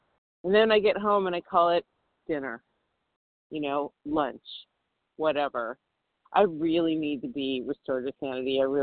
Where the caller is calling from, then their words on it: Santa Monica, California, United States; I'm calling from Santa Monica, and I'm out of breath because I got out of bed today and I went for a walk